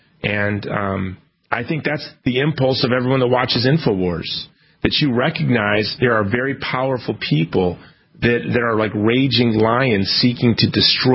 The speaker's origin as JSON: {"language": "English", "region": "England", "country": "United Kingdom", "said": "Look, we're English. Like, my ancestors hadn't even landed in England from Normandy yet."}